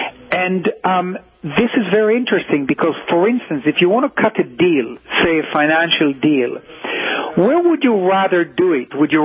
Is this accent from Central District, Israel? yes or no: no; Tel Aviv, Tel Aviv District, Israel; born there; English is a second language; I came from a very small place, Tel Aviv, when I was born in Tel Aviv. It was really a big town.